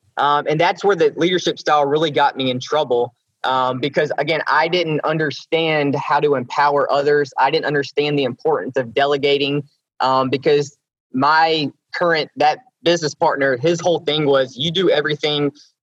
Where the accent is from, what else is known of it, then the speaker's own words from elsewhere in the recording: the South, United States; accent: Southern; hopefully everyone can understand my Southern accent here